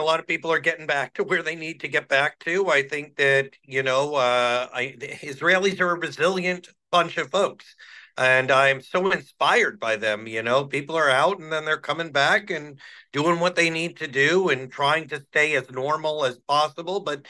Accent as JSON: {"language": "English", "country": "Canada", "said": "especially because we're Canadian."}